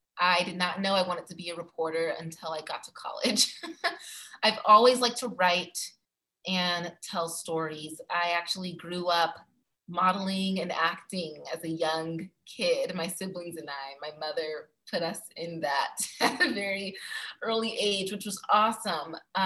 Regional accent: San Diego, California, United States; born and raised in San Diego. I'm a SoCal girl through and through.

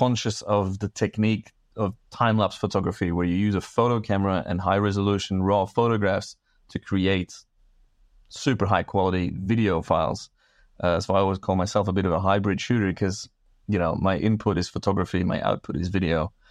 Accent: Belgium; where are you from? I'm like, I'm Belgium.

